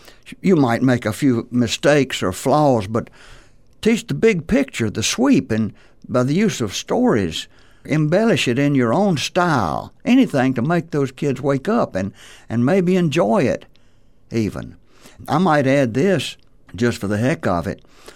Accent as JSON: {"language": "English", "region": "North Carolina", "country": "United States", "said": "I'm from North Carolina."}